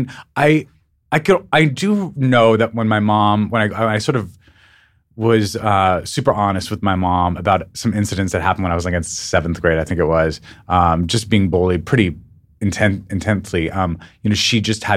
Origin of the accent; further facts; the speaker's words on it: Albuquerque, New Mexico, United States; you know, this state that I was born in.